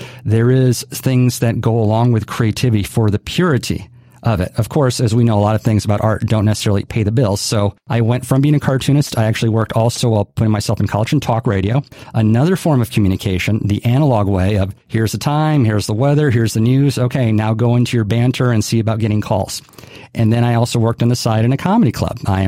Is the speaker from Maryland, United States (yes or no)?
no; Hawaii, United States; So a little bit of my own background is I grew up in Hawaii, born and raised